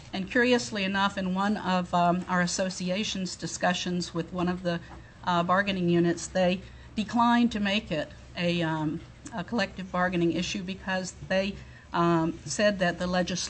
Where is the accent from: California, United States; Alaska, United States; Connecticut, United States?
Alaska, United States; Juneau; I'm from Juneau, Alaska. I've been a registered nurse for 40 years.